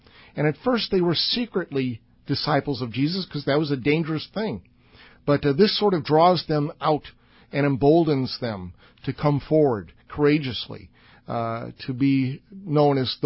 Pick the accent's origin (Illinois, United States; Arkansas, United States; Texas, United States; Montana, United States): Illinois, United States; Chicago; I come from Chicago, and the motto of Chicago is city in a garden.